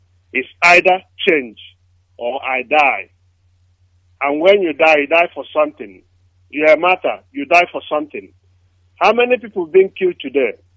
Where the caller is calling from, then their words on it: Australia; I'm calling from Australia.